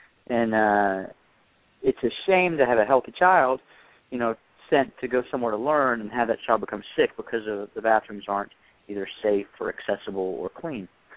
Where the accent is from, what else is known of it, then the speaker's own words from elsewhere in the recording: North Carolina, United States; And I'm from North Carolina